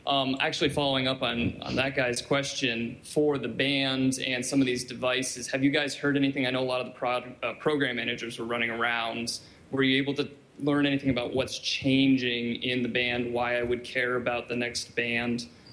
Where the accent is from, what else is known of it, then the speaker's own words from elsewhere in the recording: Erie, Pennsylvania, United States; from Erie, Pennsylvania.